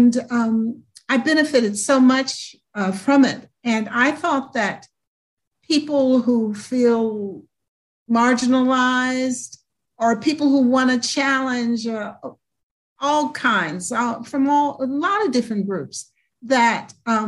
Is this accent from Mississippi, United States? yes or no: no; Louisville, Kentucky, United States; born there; Well, yes, I was born in the Jim Crow South in Louisville, Kentucky.